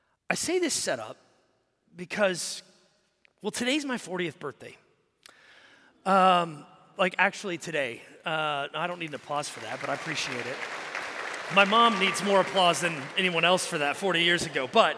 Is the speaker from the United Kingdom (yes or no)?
no; Commerce, Texas, United States; also born or lived in Carrollton / Prosper / Howe; So it was here that I was born in Carrollton, moved to Prosper. Here I moved to Howe up off 75. Then I moved to Commerce. I graduated high school about here.